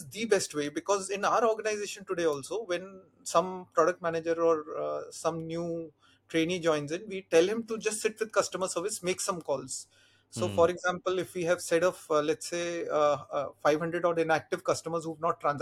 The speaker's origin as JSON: {"language": "English", "region": "Delhi", "country": "India", "tie": "born or raised there", "said": "So dad was in the army. So we were traveling everywhere. So my life was mostly in hostels and various army cantonments. But then we settled down in Delhi. You can make out I'm more or less like a Delhi Punjabi kind of a person."}